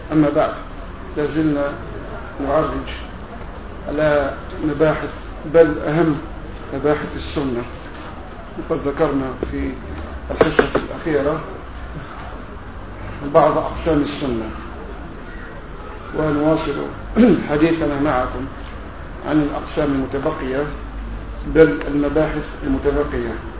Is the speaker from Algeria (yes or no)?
yes; Algeria; نحن جزائريين نفعل هكذا